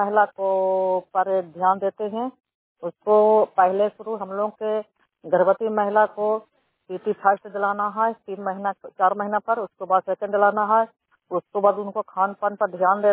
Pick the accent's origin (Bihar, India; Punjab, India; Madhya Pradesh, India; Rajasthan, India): Bihar, India; Bairiganj; हम मेरा गांव है बैरीगंज … आता हूँ पंचायत का।